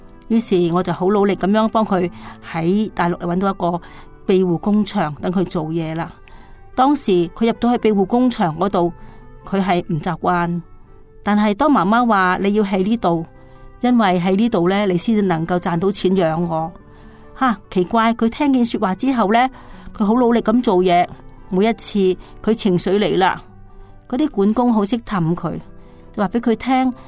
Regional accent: Hong Kong; 因为我们生在贫家，在五六十年代香港

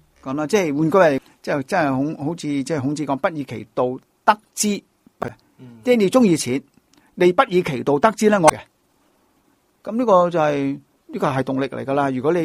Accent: Dongguan, Guangdong, China; 我係東莞嘅，我係東莞人嚟嘅。咁啊，東莞係富啦，舊時有四小龍加四小富。

